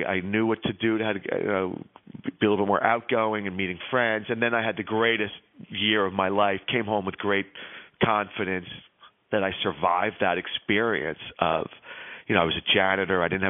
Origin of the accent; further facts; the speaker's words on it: United States; I'm from America, the land of … at that time